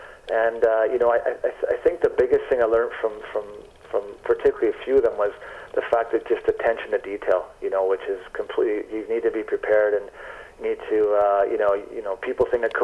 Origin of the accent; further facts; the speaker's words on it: Vancouver, British Columbia, Canada; I grew up in Vancouver, and I couldn't get a playing job here.